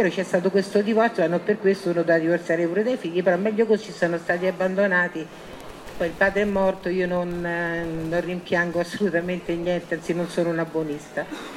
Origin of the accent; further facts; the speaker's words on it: Lazio, Italy; Io sono nata a Piazza Tuscolo, quindi vengo da un quartiere ultra nero